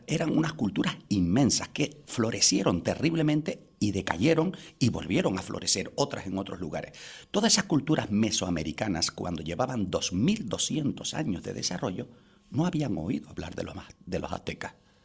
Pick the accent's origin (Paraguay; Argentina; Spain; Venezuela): Spain; Somos tan estúpidos de que somos los españoles los primeros en creernos esa leyenda negra.